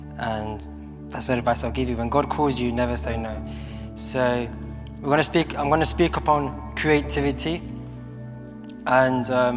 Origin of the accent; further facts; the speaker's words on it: London, United Kingdom; I grew up in London, born and raised in London. My parents who are here, they're from Colombia. So they came over 21 years ago to start a new life, really.